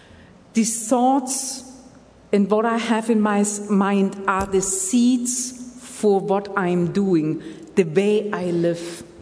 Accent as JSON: {"language": "English", "country": "Germany", "tie": "born or raised there", "said": "when I grew up in Germany and my parents trained me in all the different things a good German supposed to know, you know, and I knew how to act like a German, and I talked like one"}